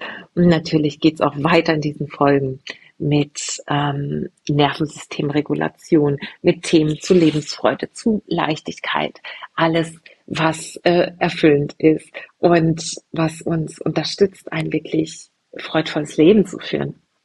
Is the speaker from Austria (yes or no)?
no; Frankenthal, Rhineland-Palatinate, Germany; in der Pfalz in meiner Heimatstadt Frankenthal und am 15.12. hier in Stadigen-Ilsheim, meiner wundervollen Wahlheimat in Rheinhessen.